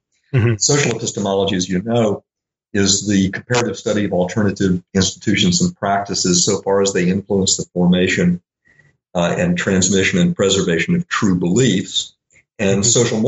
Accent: Little Rock, Arkansas, United States; One was my own upbringing in Jim Crow South. I grew up in Little Rock, Arkansas, and at a certain point, just through moral luck, I realized

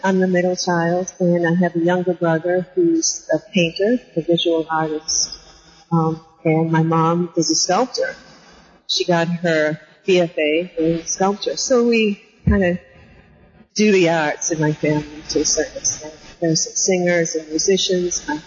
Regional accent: New Bedford, Massachusetts, United States; I grew up in Massachusetts on the coast in New Bedford, Mass., which is a very interesting place.

